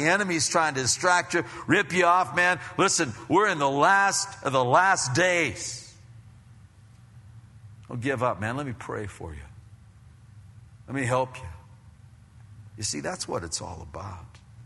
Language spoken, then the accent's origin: English; Pennsylvania, United States; now in California, United States; I was real mixed up when I came from Pennsylvania out here, because we call lunch dinner, and then we call dinner supper.